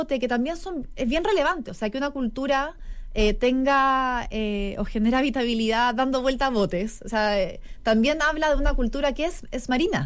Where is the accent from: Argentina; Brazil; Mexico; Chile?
Chile; Santiago, Santiago Metropolitan Region; uno piensa en Rapa Nui siendo santiaguino